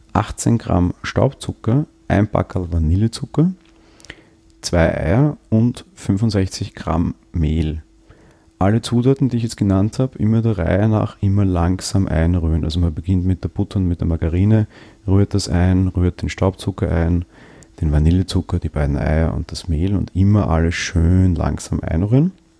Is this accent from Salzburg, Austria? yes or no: no; Vienna, Austria; ich komme aus Wien und Wienern sagt man ja durchaus nach, ganz gut backen zu können.